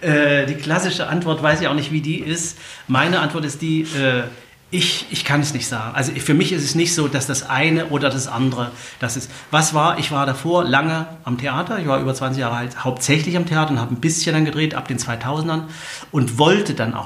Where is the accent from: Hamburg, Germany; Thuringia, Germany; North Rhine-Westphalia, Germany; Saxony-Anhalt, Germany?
Thuringia, Germany; Erfurt; moved away as an adult; also born or lived in Leipzig; now in Stuttgart, Germany; Als Erfurter nach Stuttgart kommt man über die Arbeit. Also, von Erfurt weg bin ich zum Studium gegangen nach Leipzig.